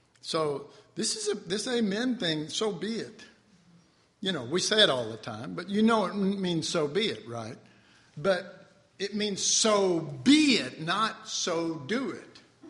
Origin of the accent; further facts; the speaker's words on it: Texas, United States; I'm from Texas. We amen that stuff.